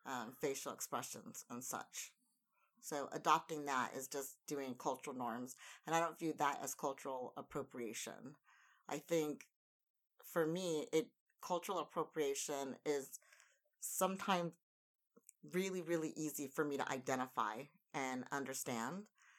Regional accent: California, United States; now in Japan; Cesar Chavez really near and dear to my heart growing up in California

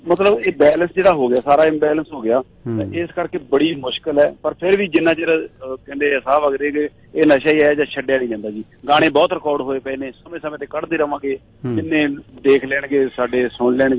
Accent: Virewala Kalan, Punjab, India; ਫਰੀਦਕੋਟ ਸ਼ਹਿਰ ਦੇ ਵਿੱਚੋਂ ਬੋਲ ਰਹੇ ਹਾਂ ਪਿੰਡ ਮੇਰਾ ਵੀਰੇ ਵਾਲਾ ਕਲਾਂ ਜੀ ਇੱਥੋਂ ਤਕਰੀਬਨ 25 ਕਿਲੋਮੀਟਰ ਦੂਰ ਹੈ ਬਾਬੂ ਸਿੰਘ ਮਾਨ ਮਰਾੜਾ ਵਾਲੇ ਉਹਨਾਂ ਦੇ ਬਿਲਕੁਲ ਗੁਆਂਢ ਦੇ ਵਿੱਚ ਲੇਕਿਨ ਮੈਂ ਕਾਫੀ ਲੰਬੇ ਸਮੇਂ ਤੋਂ ਫਰੀਦਕੋਟ ਸ਼ਹਿਰ ਚ ਰਹਿ ਰਹੇ

